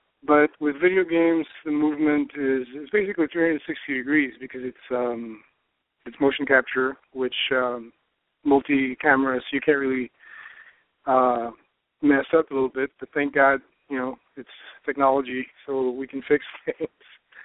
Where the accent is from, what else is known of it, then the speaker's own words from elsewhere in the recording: Philippines; born there; We're actually born in the Philippines, and we're mostly Filipino. We have Spanish and Chinese mix.